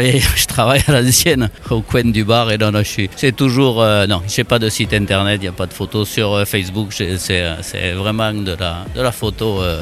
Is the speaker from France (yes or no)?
yes; Vic, France; born there; Je suis né à Vic, c'est peut-être un hasard qui fait que je m'intéresse aussi un petit peu à la tauromachie.